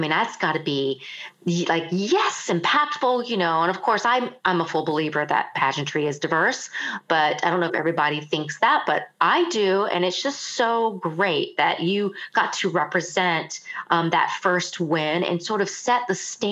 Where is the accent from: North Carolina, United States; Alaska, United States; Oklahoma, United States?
North Carolina, United States; And of course, I'm from North Carolina.